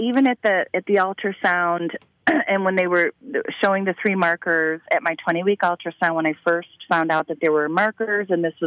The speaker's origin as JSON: {"language": "English", "country": "Ireland", "said": "And we're Irish, so we grew up going to wakes and funerals and being exposed to death in a very healthy manner."}